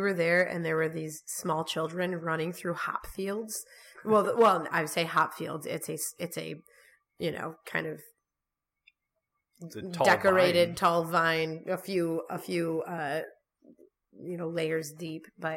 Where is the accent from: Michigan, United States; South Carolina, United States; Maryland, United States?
Michigan, United States; Ludington; So I grew up in Ludington, Pentwater area, but then neighbors to Pentwater, there's a grocery store.